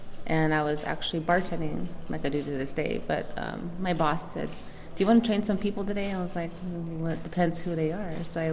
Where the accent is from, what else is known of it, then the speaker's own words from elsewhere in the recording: Winslow, Arizona, United States; Oh, I was born and raised in Winslow, Arizona. I'm actually an adopted child.